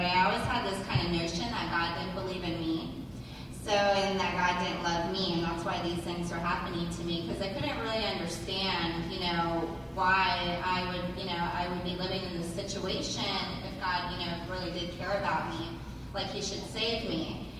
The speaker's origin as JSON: {"language": "English", "town": "Tampa", "region": "Florida", "country": "United States", "tie": "born or raised there", "also_born_or_lived": "South Carolina", "said": "So with that, I grew up in Tampa, lived here pretty much all my life, 2 years in South Carolina. I think that's where I get the twang."}